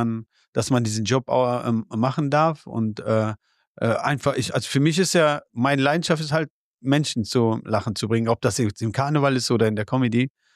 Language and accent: German; Afghanistan; Oder als Afghane meinst du jetzt?